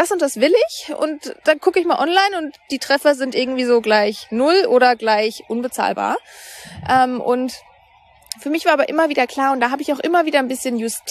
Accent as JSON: {"language": "German", "region": "Baden-Württemberg", "country": "Germany", "tie": "born or raised there", "also_born_or_lived": "Cologne", "said": "Mein Freund und ich haben uns dann irgendwann überlegt, wir wollen von Köln wieder in meine Heimat bei Freiburg ziehen"}